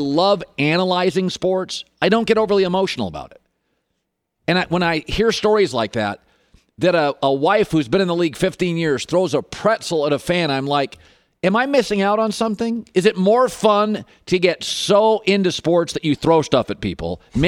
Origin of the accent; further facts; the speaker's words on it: Iowa City, Iowa, United States; Or I could have just stayed in my hometown, done local radio in my little Iowa City